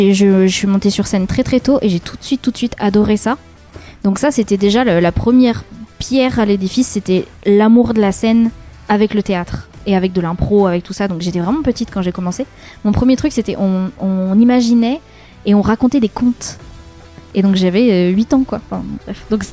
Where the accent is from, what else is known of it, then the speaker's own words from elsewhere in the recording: Auvergne-Rhône-Alpes, France; also born or lived in Lyon; quand on vient de l'Ardèche profonde, trouver des gens pour monter un groupe, c'était très compliqué.